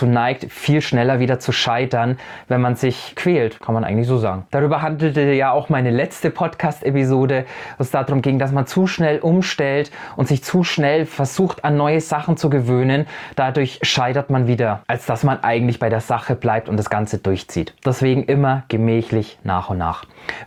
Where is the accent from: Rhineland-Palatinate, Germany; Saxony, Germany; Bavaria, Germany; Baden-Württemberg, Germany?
Bavaria, Germany; ich komme ja aus Franken